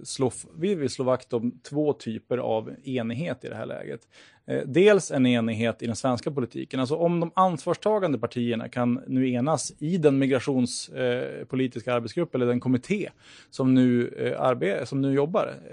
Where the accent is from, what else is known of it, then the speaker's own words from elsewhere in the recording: Örnsköldsvik, Västernorrland County, Sweden; Vi är ju båda från Örnsköldsvik. Vi handlar ibland på samma Konsum.